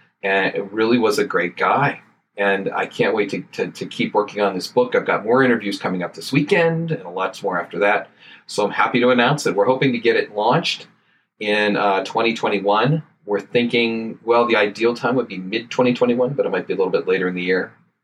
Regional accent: Johnstown, Pennsylvania, United States; And Steve was originally from my hometown, where I currently live, the town of Johnstown, Pennsylvania.

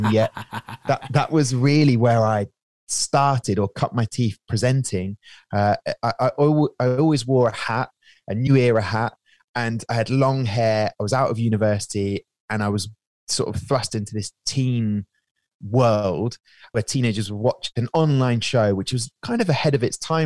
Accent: Southampton, South East England, United Kingdom; my mates that I grew up with in Southampton

